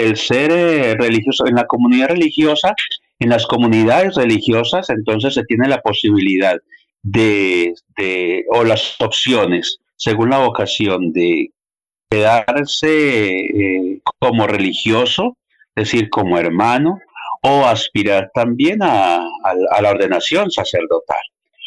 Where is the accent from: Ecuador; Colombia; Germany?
Colombia; San Vicente, Antioquia; Lo realicé en mi pueblo, en San Vicente, Oriente Antioqueño, un pueblo del Oriente Antioqueño, el Oriente cercano, a unas hora y media, 2 horas de Medellín.